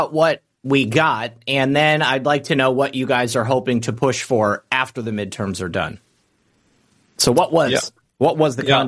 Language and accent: English; Michigan, United States; Michigan, you know, that's my home state, and that's what they've said for years.